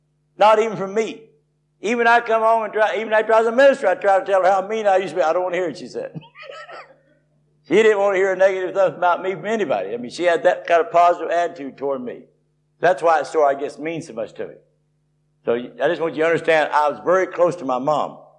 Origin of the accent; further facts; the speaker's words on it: Tennessee, United States; now in Florida, United States; I live 600 miles in Florida from where I grew up in Tennessee.